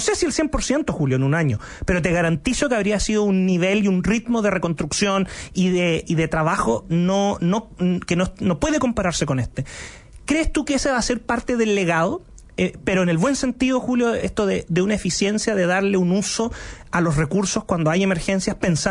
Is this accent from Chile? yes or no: yes; Copiapó, Atacama, Chile; yo soy del norte, de Copiapó